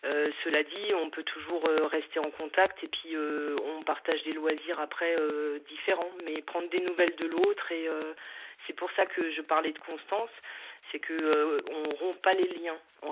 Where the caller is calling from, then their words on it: Niederbronn-les-Bains, Grand Est, France; J'ai 47 ans et je viens de Niederbronn.